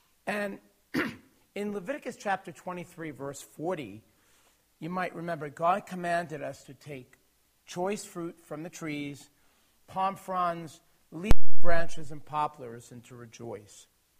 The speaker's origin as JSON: {"language": "English", "region": "New York", "country": "United States", "tie": "born or raised there", "said": "I observed this growing up in New York. I bet you couldn't tell I'm originally from New York, right? I had to emphasize New York."}